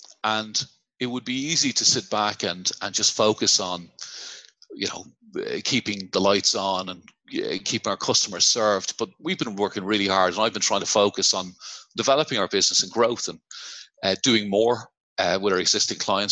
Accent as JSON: {"language": "English", "town": "Dublin", "region": "Leinster", "country": "Ireland", "moved": "as an adult", "lives_now": "St Albans, United Kingdom", "said": "I'm not originally from St. Albans, where I'm living here, just on the northern edge of London. Originally from the south of Dublin. Been living here in the UK for 7 years"}